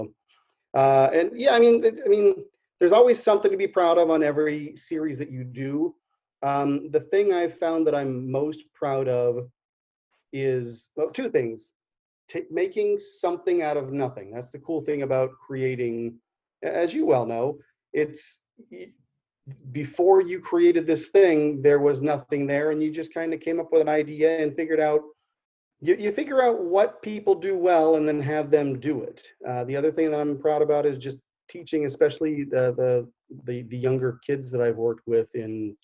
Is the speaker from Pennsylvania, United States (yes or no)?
yes; Erie, Pennsylvania, United States; I got to tell you, I grew up in Erie, Pennsylvania, or outside of Erie, Pennsylvania